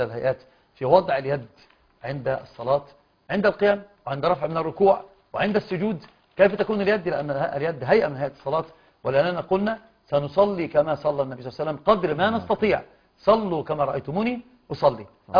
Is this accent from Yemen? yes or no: no; Egypt; فكان يعرف أنني من مصر ومصري،